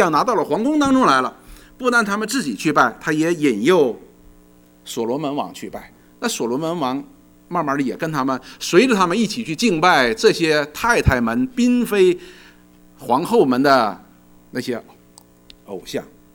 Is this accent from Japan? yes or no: no; China; 我们中国人也常常，以前的帝王也用这种办法来解决问题的